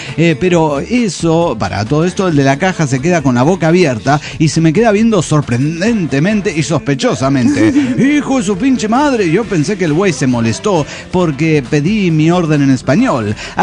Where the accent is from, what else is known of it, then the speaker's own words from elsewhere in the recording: Córdoba, Argentina; de Córdoba, Argentina.